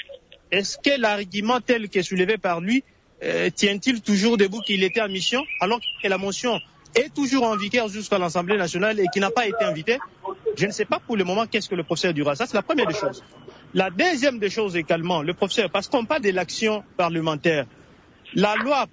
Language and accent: French; Kasaï-Oriental, DR Congo; chez moi au Kassai oriental, le peuple n'est pas du tout informé sur la question sécuritaire.